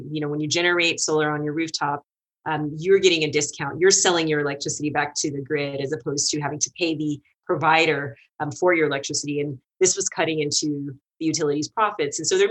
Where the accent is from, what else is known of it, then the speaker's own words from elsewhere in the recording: Austin, Texas, United States; I grew up in Austin, which is very urban, and Port Arthur is semi-rural in some ways